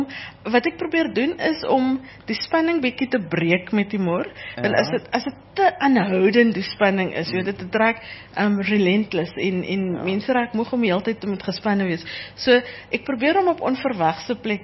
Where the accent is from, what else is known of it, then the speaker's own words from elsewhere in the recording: Grabouw, Western Cape, South Africa; En ek het natuurlijk in Grabouw groot geword, so mense ken my.